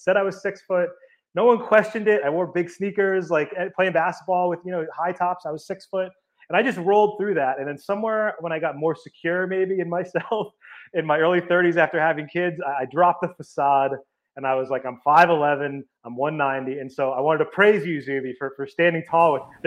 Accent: Boston, Massachusetts, United States; also born or lived in Ohio / California / Florida / New Jersey; So I grew up mostly in Boston, but we lived in Ohio, we lived in California, we lived in Florida, and then we moved to New Jersey, actually my very first day of high school.

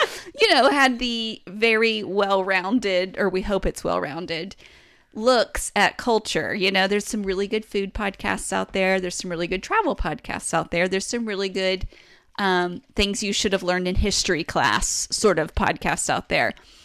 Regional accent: Tennessee, United States; But, you know, we came from East Tennessee. That's where our our mom our and dad are from.

